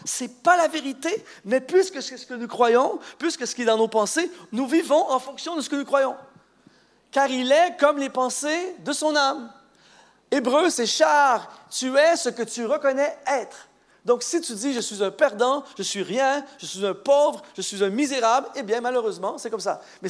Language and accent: French; Canada; Parce que, par exemple, chez nous au Canada, les pasteurs, les leaders